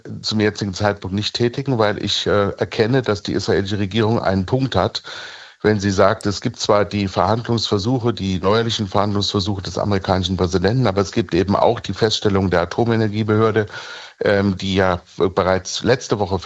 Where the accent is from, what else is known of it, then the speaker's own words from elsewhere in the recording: Germany; Ich bin als Deutscher